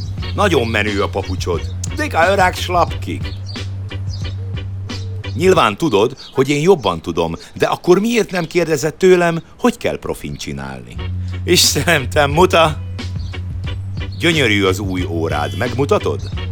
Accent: Dunajská Streda, Trnava Region, Slovakia; Dunaszerdahelyről származom. Szerdáli vagyok egy csomó.

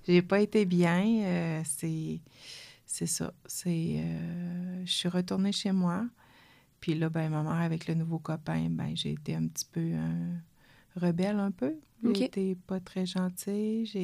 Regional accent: Sherbrooke, Quebec, Canada; Tu sais, je ne connais pas, puis je viens de Sherbrooke.

